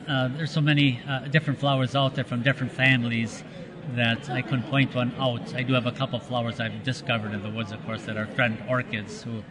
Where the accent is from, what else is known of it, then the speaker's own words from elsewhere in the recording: Ironwood, Michigan, United States; I was born in Ironwood, Michigan, part of the mining community, not as big as the Iron Range up there in Minnesota